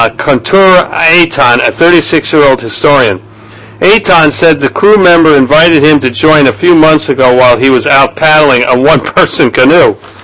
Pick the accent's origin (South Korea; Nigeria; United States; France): France; English is a second language; moved away; I came from France, but they accepted me and allowed me to share this with them.